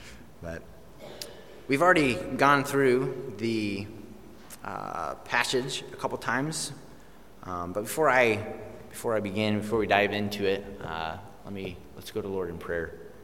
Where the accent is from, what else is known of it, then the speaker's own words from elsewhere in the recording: Colorado, United States; now in Singapore; I am from the U.S. I'm from Colorado, and I am the youngest of nine children